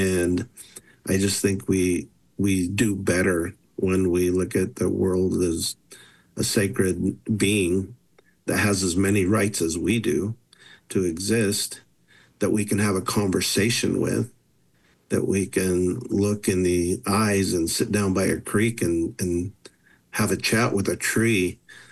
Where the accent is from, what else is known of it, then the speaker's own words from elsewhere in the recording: Utah, United States; So yeah, I'm the former chairman of the Shoshone Nation, but I grew up in Utah my whole life, and I attended the University of Utah and ended up graduating from Weber State.